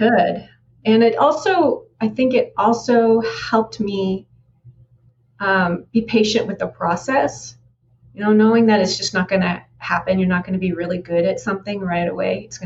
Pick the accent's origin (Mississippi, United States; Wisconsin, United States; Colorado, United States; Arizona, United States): Arizona, United States; Tucson; So I'm from Tucson, Arizona, nice and sunny all the time, which is kind of funny seeing as I like to write about Vikings.